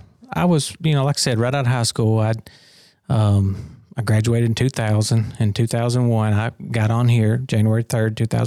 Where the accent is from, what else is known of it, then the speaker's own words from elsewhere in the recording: Smithville, Tennessee, United States; Well, I was born and raised here in Smithville, went to DeKalb County school system, fresh out of high school, and started here.